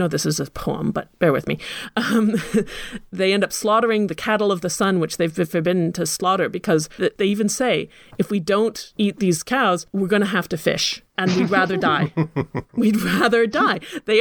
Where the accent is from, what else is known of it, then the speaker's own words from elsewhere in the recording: Ottawa, Ontario, Canada; I grew up at the same time in Ottawa